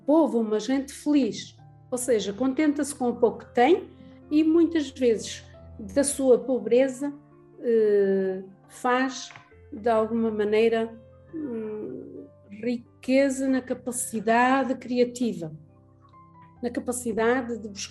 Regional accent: Portugal; e eu mesma, que sou portuguesa.

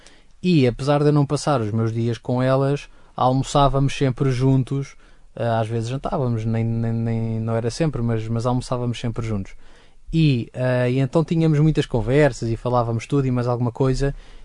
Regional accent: Portugal; que era a minha visão enquanto ocidental. Ou seja, não necessariamente enquanto português

